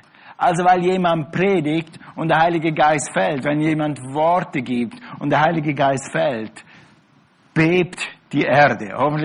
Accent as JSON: {"language": "German", "country": "Switzerland", "said": "Bei mir war das so, wir waren ziemlich katholisch. Bei uns in der Schweiz sagt man fast stockkatholisch."}